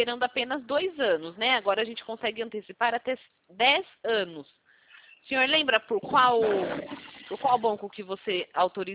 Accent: Rio Claro, São Paulo, Brazil; Sou de Rio Claro, capital de São Paulo, tá?

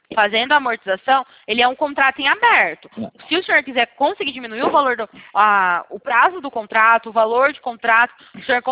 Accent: Sumaré, São Paulo, Brazil; Eu sou de Sumaré, interior de São

